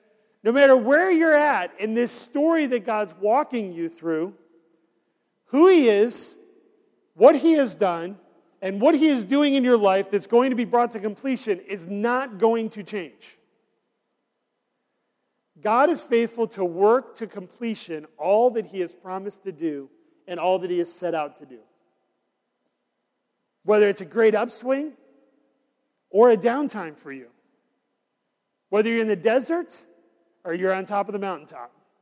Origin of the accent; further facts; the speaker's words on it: Syracuse, New York, United States; I grew up in Syracuse where it was cloudy for 300 days a year.